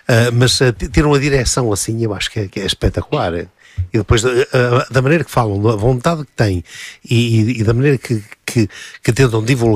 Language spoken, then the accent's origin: Portuguese; Minho, Portugal; also born or lived in Trás-os-Montes; eu sou minhoto, mas nasci em Trás-Montes também, não é?